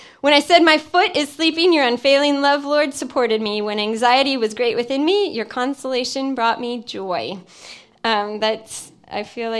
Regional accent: Illinois, United States; And John and I aren't from Florida. We're from Illinois, and we look at Florida as our other nation.

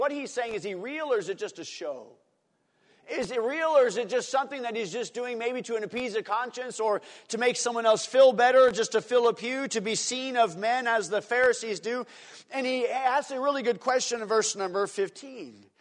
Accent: North Dakota, United States; born there; also born or lived in Minot, North Dakota; When my dad was in the Air Force, he was in Minot, North Dakota. I was born in North Dakota, so that explains a lot.

